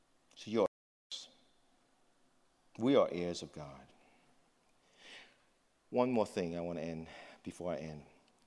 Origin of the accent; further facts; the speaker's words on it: New York City, New York, United States; I'm used to crowd. I'm from New York City.